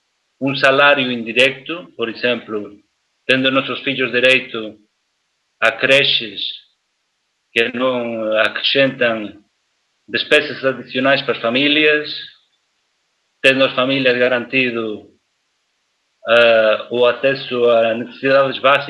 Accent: Galicia, Spain; eu sou galego, não é? Portanto, sempre muito próximo de Portugal ou em Portugal

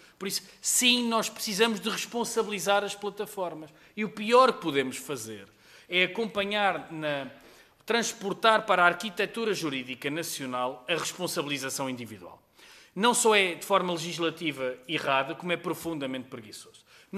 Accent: Switzerland; moved away; Eu cresci na Suíça, portanto levei muito com isso.

